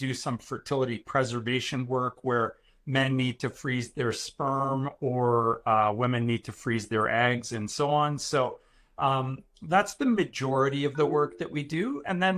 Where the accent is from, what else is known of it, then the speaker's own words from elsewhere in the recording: Canada; also born or lived in Iran; So I was born in Iran, but we moved here when I was very, very little, 8 months old, to Canada.